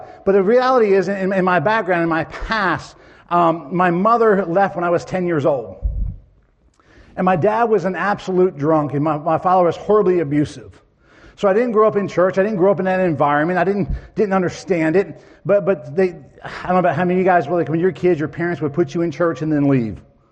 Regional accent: Ocean City, United States; And growing up in Ocean City, by the time I was 12, I was doing drugs and drinking

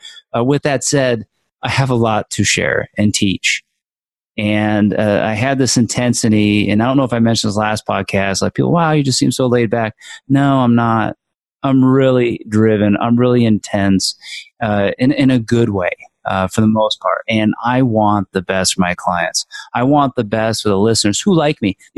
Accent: Morristown, New Jersey, United States; also born or lived in Annapolis, Maryland; I grew up in Morristown, New Jersey during the school year. And, but in the summer, I go down to Annapolis, Maryland.

